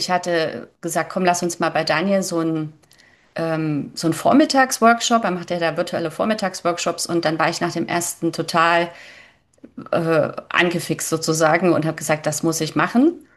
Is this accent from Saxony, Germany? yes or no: yes; Leipzig, Saxony, Germany; Ich glaube … hat, sagen nur meine Eltern zu mir und das nur in Ausnahmefällen. Ich bin gebürtige Leipzigerin, wohne auch hier wieder, zum Glück seit 3 Jahren.